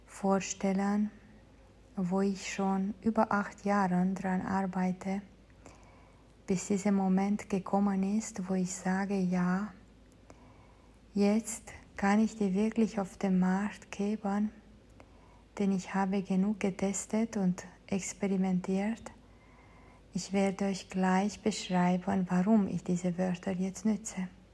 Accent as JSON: {"language": "German", "country": "Romania", "second_language": "German", "moved": "yes", "lives_now": "Germany", "said": "Ich komme ursprünglich aus Rumänien, lebe aber seit über 20 Jahren in Deutschland"}